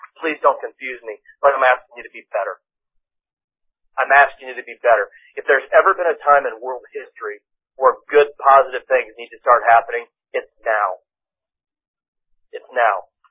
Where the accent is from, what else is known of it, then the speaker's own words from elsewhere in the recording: Austin, Texas, United States; And I'm from Austin. We know something about bats.